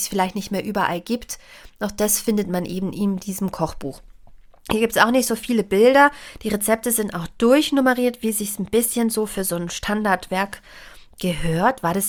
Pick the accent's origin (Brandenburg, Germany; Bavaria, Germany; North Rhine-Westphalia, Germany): Bavaria, Germany; born there; Ich bin ja gebürtige Bayerin.